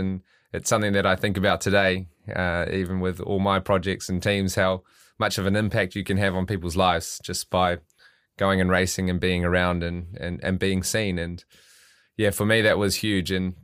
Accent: Auckland, New Zealand; I'm from Auckland, so the biggest city.

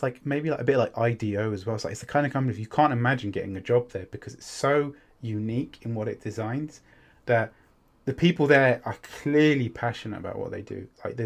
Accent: United Kingdom; I'm British

